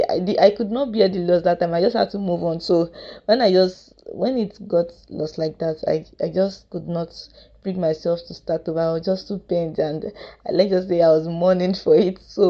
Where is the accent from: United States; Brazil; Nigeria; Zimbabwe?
Nigeria; Kogi; now in Lagos, Nigeria; I hail from Kogi State, but I am currently with my parents in Lagos.